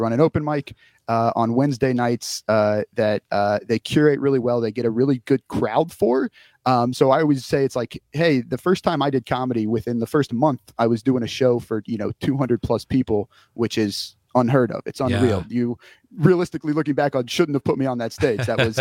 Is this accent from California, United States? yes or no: no; Cincinnati, Ohio, United States; born there; also born or lived in Indiana; now in Madison, United States; I was born in Cincinnati, Ohio. I actually eventually moved up to Madison via way of Indiana for some work.